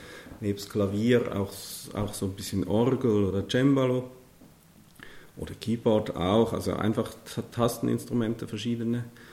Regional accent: Switzerland; ich möchte mal endlich wieder zurück in mein Heimatland. Und so bin ich dann nach Einsiedeln gekommen, wo ich ja nicht aufgewachsen bin, aber wo ich schon als Jugendlicher oft war

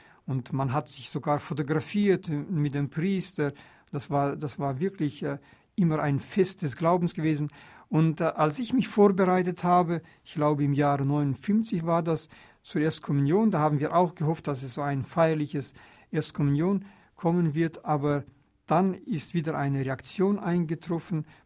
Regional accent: Karaganda, Karaganda Region, Kazakhstan; German is a second language; Und Karaganda, meine Heimatstadt in Kasachstan

